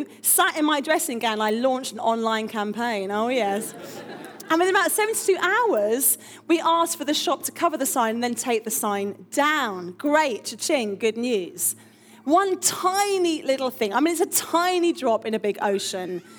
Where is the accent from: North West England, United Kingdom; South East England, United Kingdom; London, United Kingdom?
London, United Kingdom; Harrow; I'm from North London near Wembley, Harrow